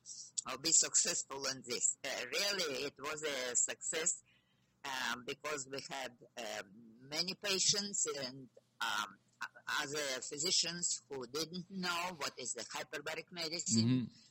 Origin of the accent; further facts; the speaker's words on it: Russia; English is a second language; now in Argentina; I came from Russia. No, it was a former Soviet Union.